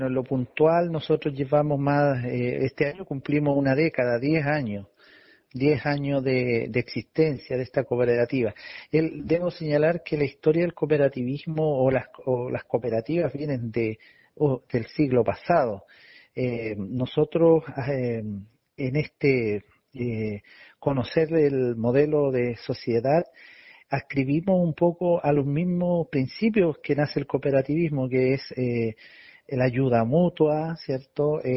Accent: Temuco, Araucanía, Chile; Somos de Temuco nosotros

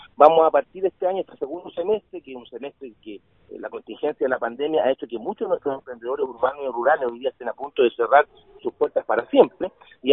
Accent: Loncoche, Araucanía, Chile; yo, además de ser nacido y criado en Loncoche

